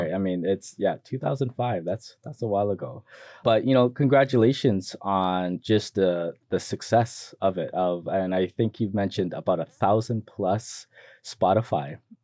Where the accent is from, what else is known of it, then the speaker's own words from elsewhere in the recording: Honolulu, Hawaii, United States; I am a local Hawaii resident. I grew up in Honolulu, Manoa area.